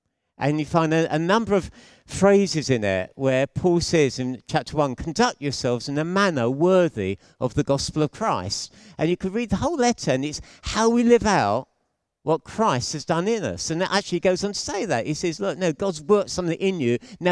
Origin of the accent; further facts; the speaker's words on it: London, United Kingdom; So, when I was growing up, I was born and bred in North London.